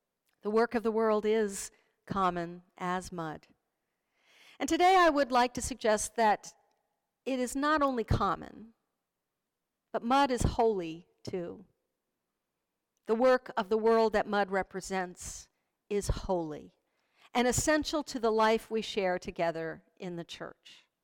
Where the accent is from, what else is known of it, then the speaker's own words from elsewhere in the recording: Virginia, United States; As a child, growing up in Northern Virginia, I always loved it when spring came around and we could go out into the fields and woods that surrounded our home